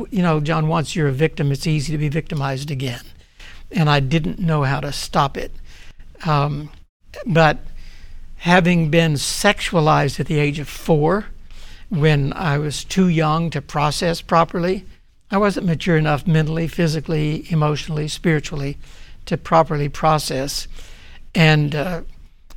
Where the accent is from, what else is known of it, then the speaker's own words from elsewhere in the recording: the South, United States; I was born and raised in the South.